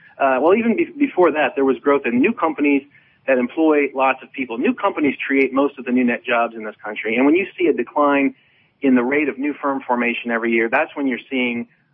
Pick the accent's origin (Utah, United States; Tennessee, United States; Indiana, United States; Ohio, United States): Indiana, United States; right here in my home state of Indiana